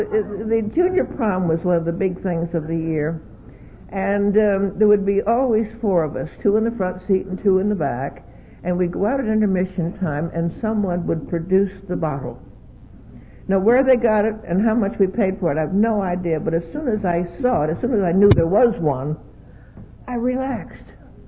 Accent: Pennsylvania, United States; I graduated when I was 19 years old, went back up to my home state in Pennsylvania, and was introduced to an older crowd.

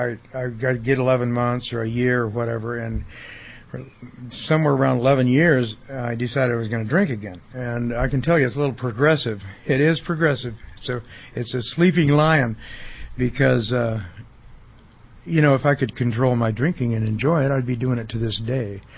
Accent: Bakersfield, California, United States; I was born in Bakersfield in '52, and I'm a California native

